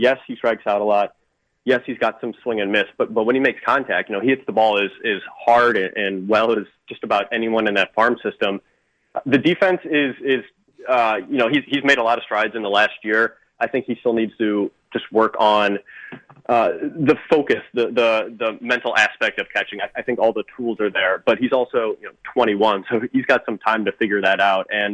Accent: Illinois, United States; I grew up in Illinois, so I'm pretty familiar with cold weather baseball and you know how brutal that can be.

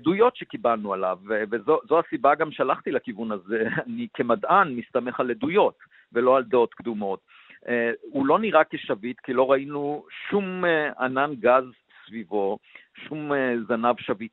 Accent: Beit Hanan, Central District, Israel; born there; אני נולדתי במושב בית חנן, הייתי קשור מאוד לטבע

